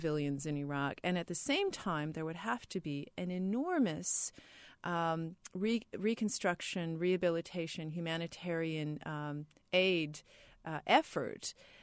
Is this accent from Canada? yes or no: yes; Canada; Perhaps you could tell me what the actual percentage is, me being a Canadian.